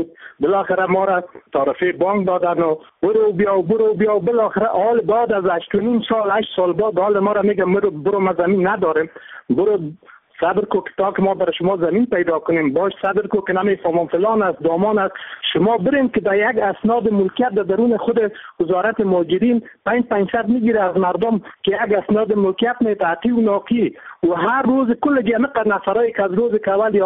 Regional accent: Kabul, Afghanistan; ما از کابل هستیم، مدت 8-9 سال است که ما آمدیم

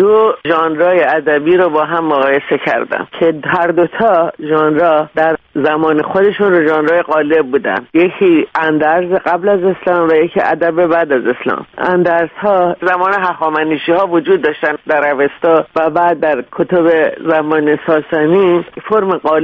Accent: Iran; now in United States; تا ایران بودم برای من واضح بود که خب ایرانی هستم، زن هستم

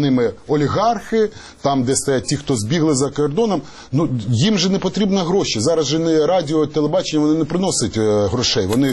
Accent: Zaporizhzhia, Zaporizhzhia Oblast, Ukraine; я сам з Запоріжжя.

